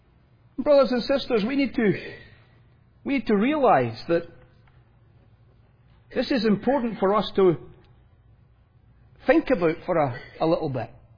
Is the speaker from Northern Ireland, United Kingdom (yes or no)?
no; Scotland, United Kingdom; I'm Scottish